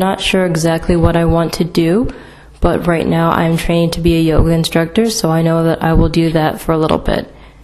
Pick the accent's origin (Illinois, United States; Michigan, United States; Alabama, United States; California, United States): Michigan, United States; Ann Arbor; also born or lived in Toronto; although I grew up in Ann Arbor, I did my university studies in Toronto, Ontario, which is in Canada.